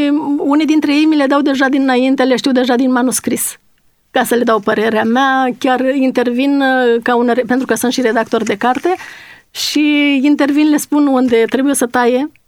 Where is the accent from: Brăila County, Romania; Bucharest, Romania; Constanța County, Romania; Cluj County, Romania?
Constanța County, Romania; Gârliciu; born there; Pe malul Dunării, la Gârliciu, de unde sunt eu născută.